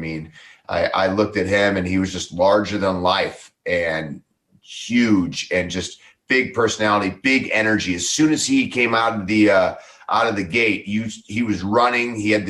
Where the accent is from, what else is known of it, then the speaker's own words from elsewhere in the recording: Parma, Ohio, United States; Like, I'm from Parma, Ohio. When you're from Parma, Ohio, you know, you go to college, you get it after college, you go back home, you get a job